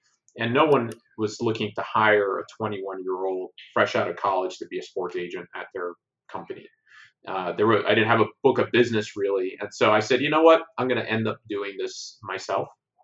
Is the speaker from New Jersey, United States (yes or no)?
yes; New Jersey, United States; I'm only 33. So I grew up in New Jersey, and I played sports, ran track, played some football